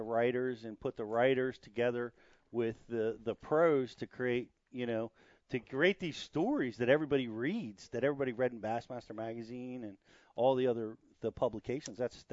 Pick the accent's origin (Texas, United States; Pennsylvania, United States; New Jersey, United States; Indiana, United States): New Jersey, United States; I'm some kid from Jersey trying to break into pro fishing.